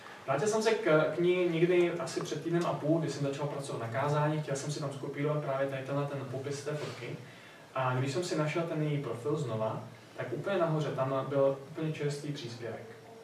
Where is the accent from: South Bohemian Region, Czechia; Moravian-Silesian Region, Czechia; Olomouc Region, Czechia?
Olomouc Region, Czechia; Vikýřovice; tady ve Vikýřovicích, odkud pocházím